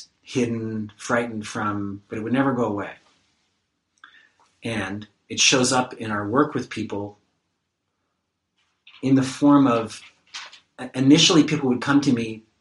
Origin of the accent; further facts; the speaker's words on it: Toronto, Ontario, Canada; Growing up in Toronto, Canada